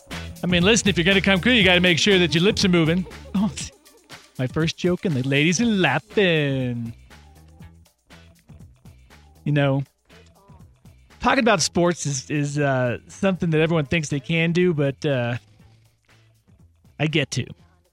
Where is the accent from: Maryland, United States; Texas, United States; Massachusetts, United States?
Massachusetts, United States; accent: Boston; Like, I get embarrassed by my Boston accent.